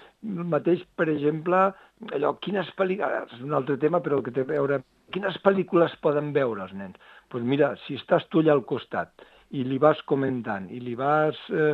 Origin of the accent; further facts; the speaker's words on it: Tivissa, Catalonia, Spain; per mi ha estat molt content poder estar aquí per les meves terres, que jo soc de Tivissa.